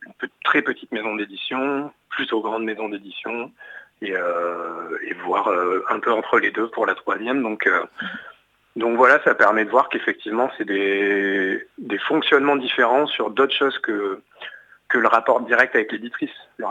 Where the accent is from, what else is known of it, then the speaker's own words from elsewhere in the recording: Aurillac, Auvergne-Rhône-Alpes, France; il doit y avoir un petit peu des paysages de là où j'ai grandi, je grandis dans le Cantal. Donc voilà, moi j'ai quand même grandi dans une ville, Aurillac, donc un paysage plutôt urbain